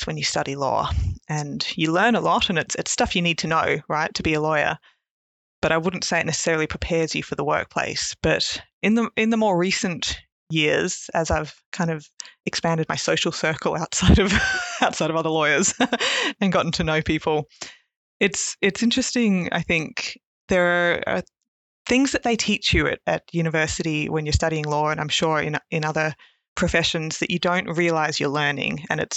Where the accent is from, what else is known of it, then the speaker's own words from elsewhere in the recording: Tasmania, Australia; also born or lived in Papua New Guinea; now in Melbourne, Australia; Moved to Tasmania, though, when we came to Australia. So I'm from Tassie, was raised in Tassie from about 8 or so, and then moved to Melbourne for uni.